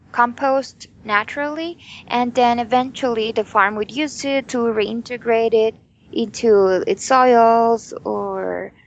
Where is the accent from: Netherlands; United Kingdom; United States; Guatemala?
Guatemala; Yes, so I was born and raised in Guatemala.